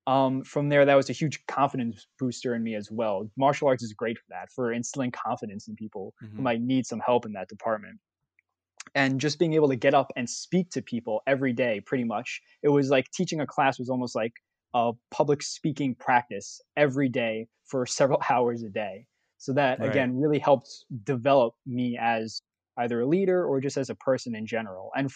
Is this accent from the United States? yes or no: yes; United States; I'm Korean American. I'm also adopted. So my whole family is Italian, actually.